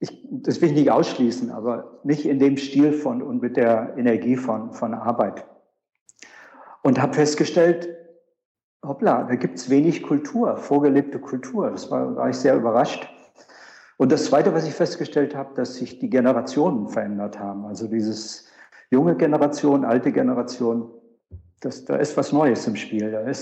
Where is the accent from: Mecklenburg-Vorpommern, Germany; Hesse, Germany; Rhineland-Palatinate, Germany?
Hesse, Germany; now in Berlin, Germany; wo ich herkomme, das ist jetzt aktuell Berlin, aber die meiste Zeit meines Lebens habe ich in der Nähe von Kassel verbracht.